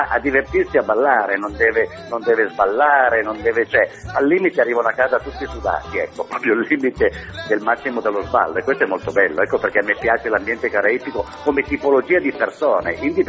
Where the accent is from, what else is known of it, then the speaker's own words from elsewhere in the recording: Turin, Piedmont, Italy; born there; Sono trapiantato, sì, io sono nato a Torino, però ho girato un pochettino l'Italia, il mondo e tutto, e adesso sono 15 anni ufficialmente che sono qui, in questo ambiente latino